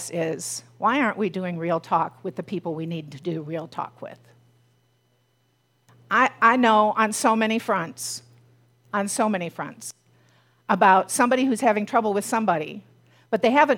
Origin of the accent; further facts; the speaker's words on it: Cleveland, Ohio, United States; I grew up outside of Cleveland, and there was a major division between Cleveland and the suburbs, as there is in many cities.